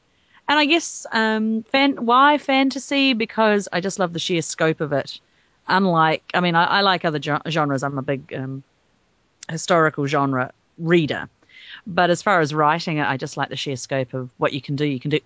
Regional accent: Wellington, New Zealand; I'm from Wellington in New Zealand, which is indeed where Peter Jackson hangs out

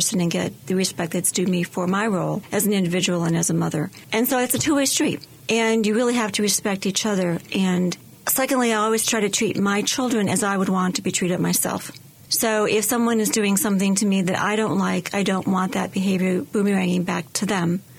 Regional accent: Chicago, Illinois, United States; now in Chapel Hill, United States; We're actually from the Chicago area and we moved to Chapel Hill in 1997.

